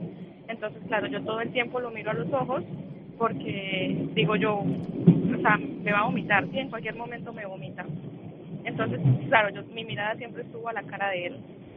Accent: Colombia; yo soy colombiana.

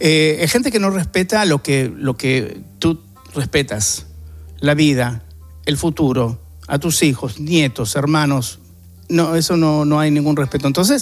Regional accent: Argentina; yo crecí en Argentina con España, que es la madre patria, es mi patria también.

